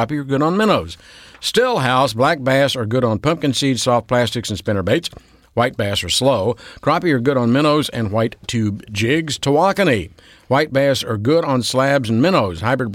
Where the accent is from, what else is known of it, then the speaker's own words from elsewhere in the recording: United States; And it does get confusing because I'm an American. I like my inches.